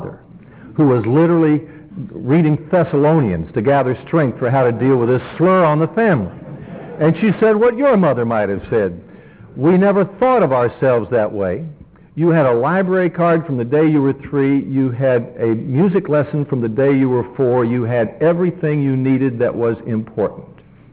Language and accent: English; Maryville, Tennessee, United States; I stood on the steps of that home where I grew up in Maryville, Tennessee.